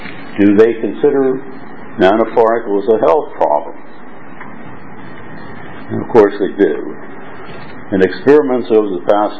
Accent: United States; now in Hong Kong; I'm an American living in Hong Kong and Berlin, back and forth.

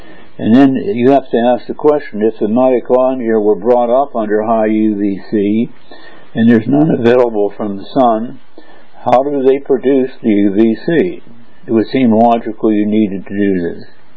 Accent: United States; now in Berlin, Germany; I'm an American living in Berlin

